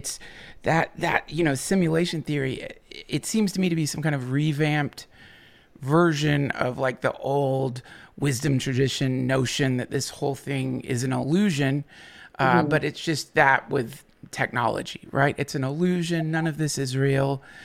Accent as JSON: {"language": "English", "town": "Asheville", "region": "North Carolina", "country": "United States", "tie": "born or raised there", "lives_now": "Austin, United States", "said": "We just moved from Asheville to Austin. I grew up in Asheville."}